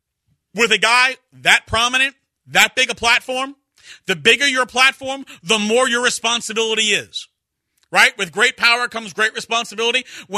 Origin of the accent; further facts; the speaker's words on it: Brooklyn, New York, United States; I mean, look, I'm from Brooklyn.